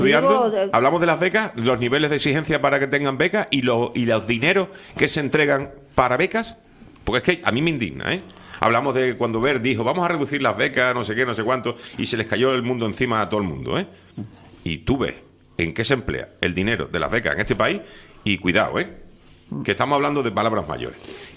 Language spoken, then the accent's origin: Spanish; Andalusia, Spain; se hablaba en mi tierra, en Andalucía, de el plan de empleo rural